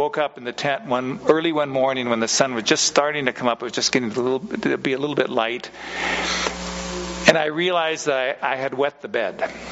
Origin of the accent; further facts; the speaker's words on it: Seattle, Washington, United States; But when I was growing up, my family, I grew up in Seattle